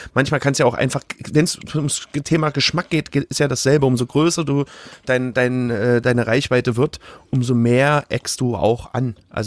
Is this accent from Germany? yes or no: yes; Grünau, Germany; ich bin ja in Grünau auch aufgewachsen.